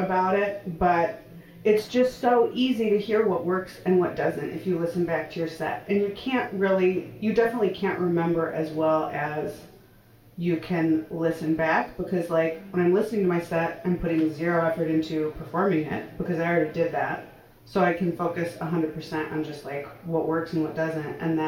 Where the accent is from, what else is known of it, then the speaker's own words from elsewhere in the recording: Milwaukee, Wisconsin, United States; because I grew up in like in Milwaukee, Wisconsin, where it's like you go to school and then you get a job and like have kids and go to work